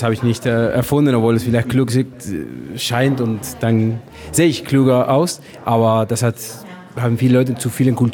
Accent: Argentina; now in Germany; ich komme ursprünglich aus Argentinien.

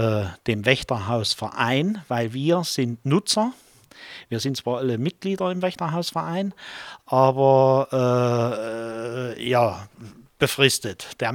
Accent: Erfurt, Thuringia, Germany; ich bin in der Bronx von Erfurt groß geworden, weil die Gotthardstraße, Kreuzland und Umgebung, ja, bis raus zum Ring oder bis in der Allerheiligenstraße hoch, das war eigentlich, heute würde man sagen, sozialer Brennpunkt.

